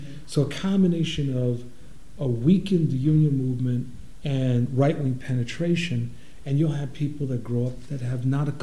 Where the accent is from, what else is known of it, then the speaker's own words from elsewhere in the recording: New York, United States; I grew up in New York. I learned about unions when I was knee-high to a duck, right?